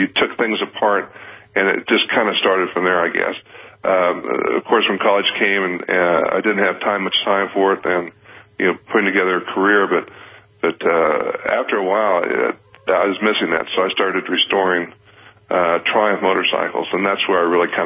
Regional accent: Wichita, Kansas, United States; I grew up in Wichita, Kansas. And like a lot of people, my folks didn't want me messing with motorcycles

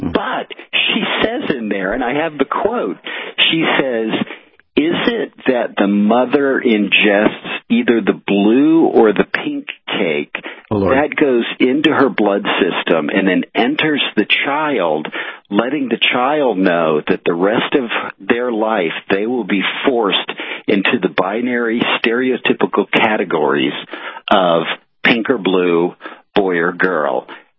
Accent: the South, United States; I'm from the South.

